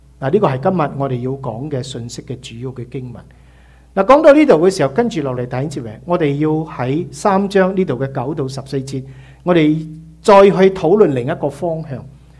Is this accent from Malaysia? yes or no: yes; Malaysia; 大家知道我在马来西亚长大，基本上有三大宗教，在我成长过程有三大宗教